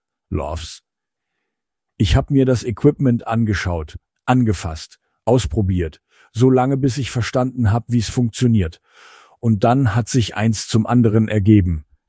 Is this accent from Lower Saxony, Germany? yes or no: yes; Nolle, Lower Saxony, Germany; Ich komme ursprünglich aus Nolle. Das gehört heute zu Dissen am Teutoburger Wald. Also erstmal so gar nicht Ruhrpott, auch wenn mich heute die meisten für einen echten Pottler halten.